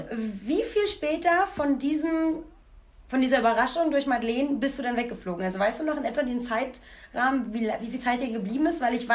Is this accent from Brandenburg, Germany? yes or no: yes; Rathenow, Brandenburg, Germany; Ich komme ja aus Rathenow und das könntest du vielleicht kennen von einer Haltestelle.